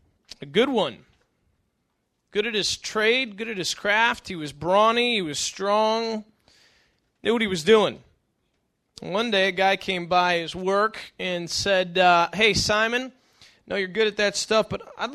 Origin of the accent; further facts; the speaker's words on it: New York, United States; I grew up in Western New York, and so our parents used to take us up to vacation in Fort Erie, just across the border in Canada.